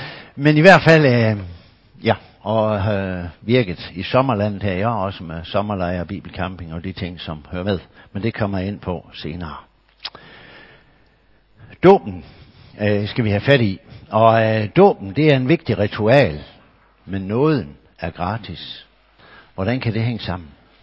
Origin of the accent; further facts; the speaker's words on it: Agerskov, Region of Southern Denmark, Denmark; jeg kommer jo fra Akerskov, og det ligger nede i Sønderjylland.